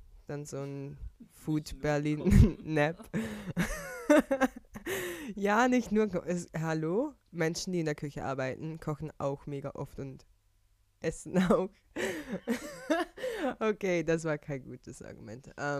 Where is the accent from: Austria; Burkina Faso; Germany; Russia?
Austria; Vorarlberg; now in Vienna, Austria; Okay, wir leben in Wien. Wir kommen aus einem Urkaff in Vorarlberg, also Westösterreich.